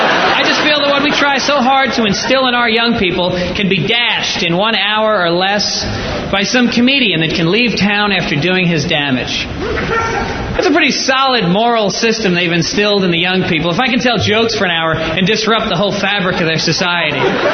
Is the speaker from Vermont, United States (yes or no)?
no; New York, United States; I go, "Sure, I'm from New York. Never seen a cow."